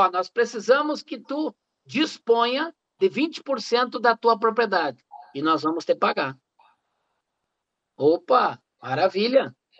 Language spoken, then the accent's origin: Portuguese; Santiago, Rio Grande do Sul, Brazil; aqui na minha terra, a feira, a nova feira do produtor rural, aqui da Vila Nova, em Santiago